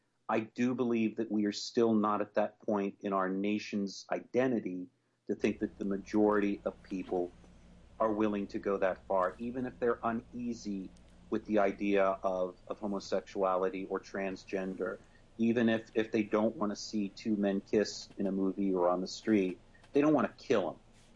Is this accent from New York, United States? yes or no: yes; New York, United States; As a New Yorker, I really, you know, my vote doesn't count nearly as much